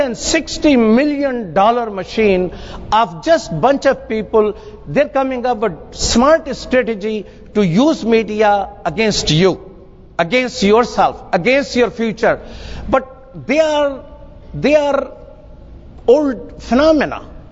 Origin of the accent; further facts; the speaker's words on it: Canada; Sometimes people ask you this question, are you Canadian first or a Muslim first? I tell them, take a break.